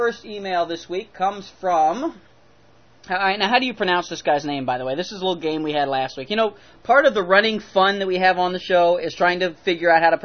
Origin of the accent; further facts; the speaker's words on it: the South, United States; I'm from the South, what can I tell you?